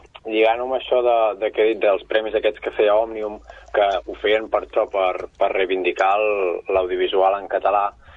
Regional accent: Súria, Catalonia, Spain; jo sóc de Súria, d'un poble més amunt de Manresa, i sí que és veritat que aquí, tant a Manresa com a Súria, pràcticament tota la gent parlem en català

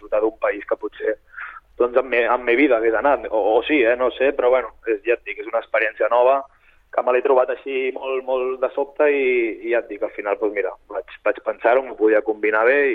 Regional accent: Sabadell, Catalonia, Spain; soc de Sabadell de tota la vida

